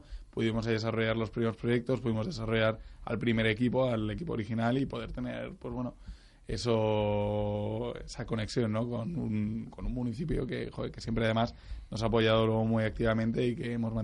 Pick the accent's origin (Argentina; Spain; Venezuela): Spain; Torrelodones, Community of Madrid; aunque no soy de Alcobendas, de hecho, soy de Torre, o sea, de bastante más lejos, Torrelodones.